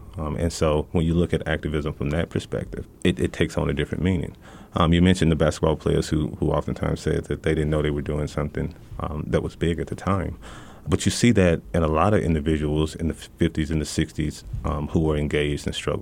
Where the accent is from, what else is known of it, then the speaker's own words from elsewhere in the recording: Oxford, Mississippi, United States; now in El Paso, United States; I'm actually a native Mississippian. So I was born in Oxford, Mississippi, and I stayed in the state of Mississippi working until I actually came here to UTEP.